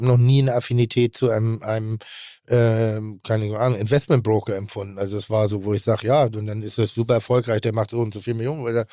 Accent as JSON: {"language": "German", "town": "Pinneberg", "region": "Schleswig-Holstein", "country": "Germany", "tie": "born or raised there", "said": "Bin dann in Pinneberg groß geworden."}